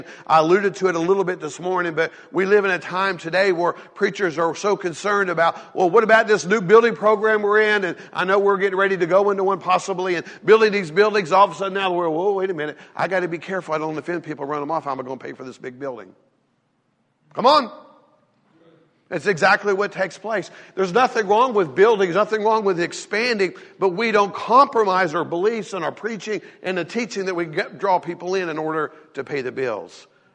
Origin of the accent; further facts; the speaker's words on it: the South, United States; I grew up in the South. I talk about Southern hospitality.